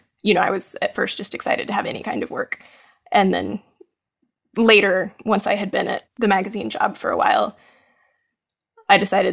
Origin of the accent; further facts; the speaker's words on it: Maryville, Tennessee, United States; Yeah, Maryville is, it was a much smaller, more rural town when I was a kid. Now it's a bit more of like a bedroom community for Knoxville, the grand metropolis of Knoxville.